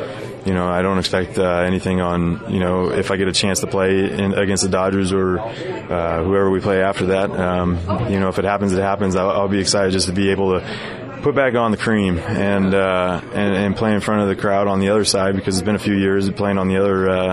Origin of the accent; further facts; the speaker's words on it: California, United States; watching him when I was, you know, growing up in the Bay Area, and he was a part of the Big Three.